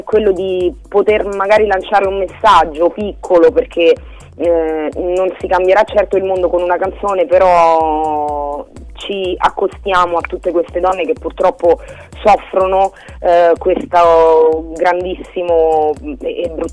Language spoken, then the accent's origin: Italian; Rome, Lazio, Italy; accent: Roman; io il romano, essendo romana